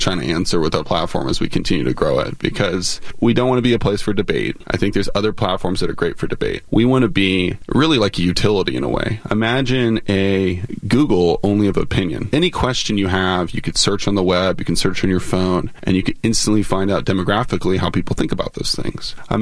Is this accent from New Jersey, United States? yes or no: no; Alaska, United States; I went to American University. I grew up in Alaska. Those are two very different worlds politically, right?